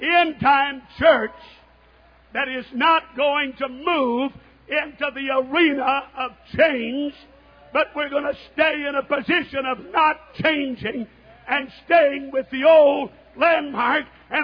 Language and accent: English; East Coast, United States; I don't know how many you've got in California, I'm from the East Coast